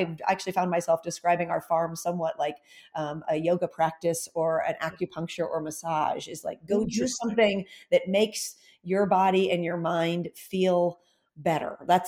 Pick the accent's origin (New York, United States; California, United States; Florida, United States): California, United States; San Diego; my hometown of San Diego had in a way with the racetrack. And myself, as a horse girl in San Diego, I knew of the racetrack, but I didn't understand it.